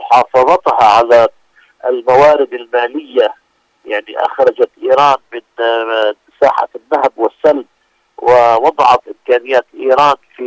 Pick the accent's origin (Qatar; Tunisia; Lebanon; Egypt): Lebanon; كما يحدث في بلدنا لبنان